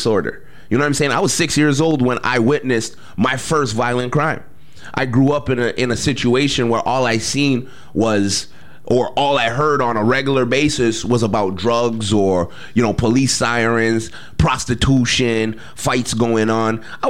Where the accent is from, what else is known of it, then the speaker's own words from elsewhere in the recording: Montreal, Quebec, Canada; I grew up with this tapestry. I grew up in NDG. I grew up on Walkley, which was literally the ghetto, the hub of black folks and people of color, immigrants.